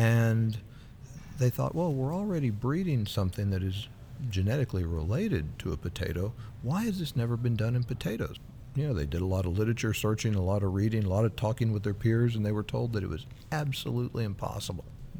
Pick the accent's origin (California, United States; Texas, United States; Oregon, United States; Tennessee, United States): Texas, United States; Well, as I said, I grew up in Texas where there's not a lot of water